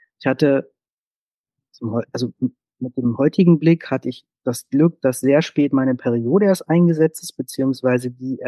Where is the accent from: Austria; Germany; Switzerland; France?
Germany; North Rhine-Westphalia; born there; Ich komme jetzt gebürtig aus dem Sauerland. Das ist durchaus sehr, sehr katholisch. Und ich bin auch in einem katholischen Kindergarten gewesen, Ende der 70er.